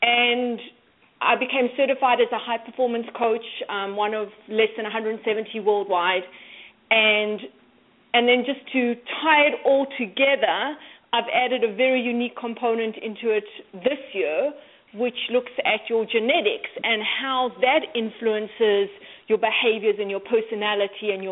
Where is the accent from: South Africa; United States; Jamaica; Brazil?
South Africa; now in Canada; I played competitive tennis growing up in South Africa.